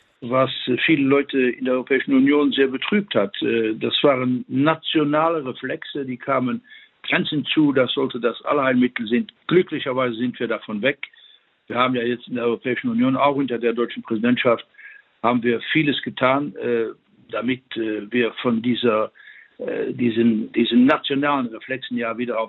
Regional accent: Luxembourg; auch als Luxemburger eine Differenz machen zwischen den Wörtern

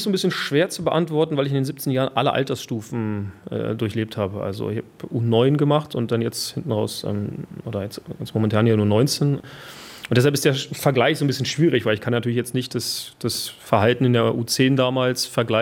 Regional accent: Berlin, Germany; born there; Ich würde es eher einordnen in bayerisch und weil geboren in Berlin.

